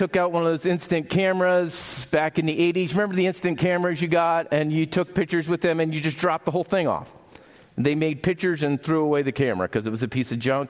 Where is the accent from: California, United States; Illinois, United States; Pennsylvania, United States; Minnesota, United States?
Pennsylvania, United States; I grew up landlocked in Pennsylvania. The only piece of water flowing through the town was the Juniata River.